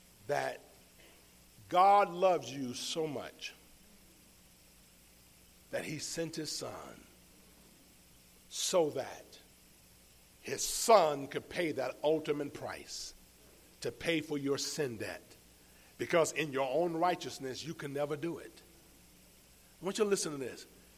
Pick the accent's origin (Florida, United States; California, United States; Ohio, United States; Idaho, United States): Florida, United States; Bill Wilson from my hometown. One of the greatest football stars in our state of Florida.